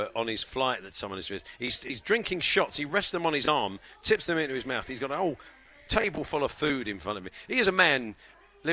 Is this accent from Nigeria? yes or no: no; United Kingdom; We're British, we don't get on.